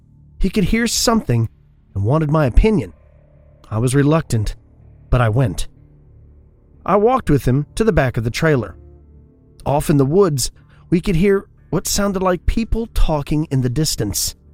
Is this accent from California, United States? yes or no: no; Texas, United States; born or raised there